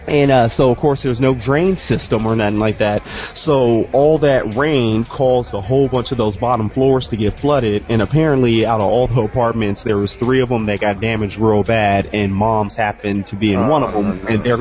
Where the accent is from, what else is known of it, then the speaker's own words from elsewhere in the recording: Phoenix, Arizona, United States; I grew up in South Phoenix, and one time a drug deal went bad, and some gunshots went through our living room back in, you know, on the south side